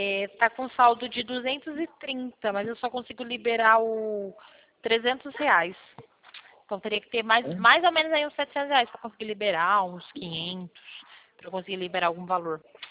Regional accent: Pirassununga, São Paulo, Brazil; Mas eu não sou de Campinas, não. Eu sou de Pirassununga.

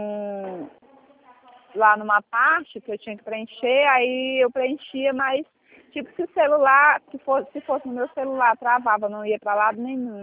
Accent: Santa Luzia do Paruá, Maranhão, Brazil; Não, eu sou de Santa Luzia do Paruá, Maranhão.

